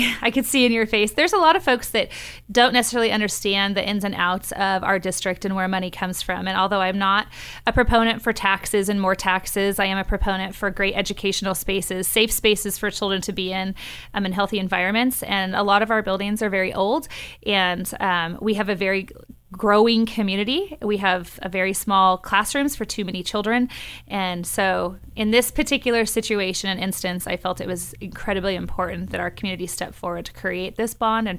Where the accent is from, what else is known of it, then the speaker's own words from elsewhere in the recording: Salem, Oregon, United States; now in Keizer, United States; Even though I live in Kaiser and I raise my children here, I grew up in Northeast Salem. I went to Hoover Elementary, Waldo Middle School, and then I graduated from McKay High School.